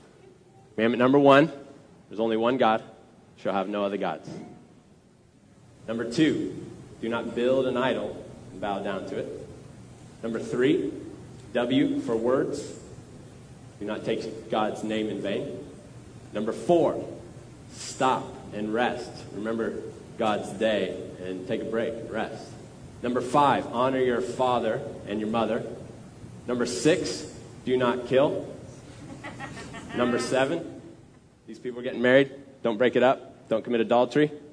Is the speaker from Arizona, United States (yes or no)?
yes; Phoenix, Arizona, United States; I grew up in Phoenix, Arizona, where everything is always bright and hot and dry.